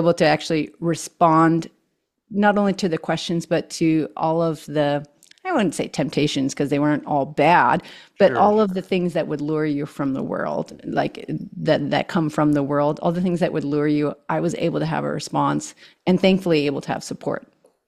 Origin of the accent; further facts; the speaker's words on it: Connecticut, United States; also born or lived in Virginia; I'm originally from the East Coast, actually.